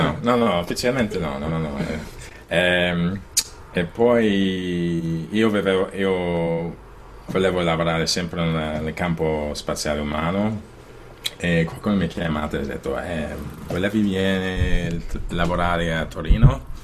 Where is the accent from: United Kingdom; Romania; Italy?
United Kingdom; England; Italian is a second language; io devo dire scusa per il schifo italiano. So, ok, sono inglese, chiaramente.